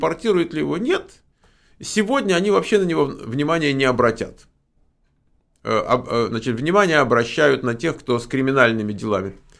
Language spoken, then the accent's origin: Russian; Russia; now in United States; вот я из России, там сейчас, там, допустим, 140 миллионов